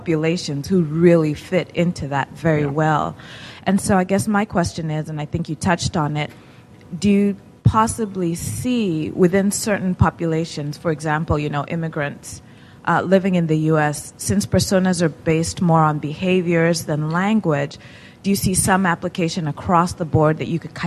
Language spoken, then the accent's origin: English; Kenya; now in United States; I am a Kenyan living in the U.S.